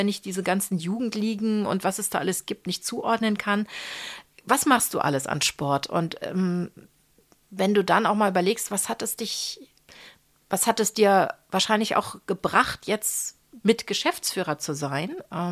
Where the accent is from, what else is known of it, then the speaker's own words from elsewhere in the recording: Berlin, Germany; Ich kann das ruhig verstehen als Berlinerin.